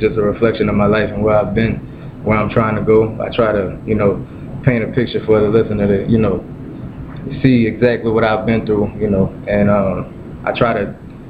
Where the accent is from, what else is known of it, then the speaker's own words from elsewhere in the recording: Slidell, Louisiana, United States; now in New Orleans, United States; I live in New Orleans. I'm from Slidell, right outside of New Orleans.